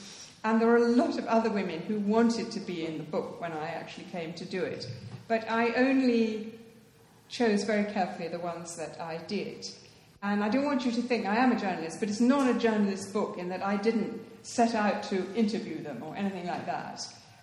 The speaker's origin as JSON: {"language": "English", "country": "United Kingdom", "said": "I found profoundly shaming as a British person."}